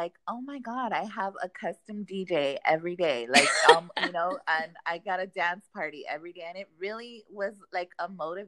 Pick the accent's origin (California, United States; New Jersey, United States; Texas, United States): California, United States; El Cerrito; Oh, I'm from El Cerrito, girl. It's like close to East LA. And it's in LA.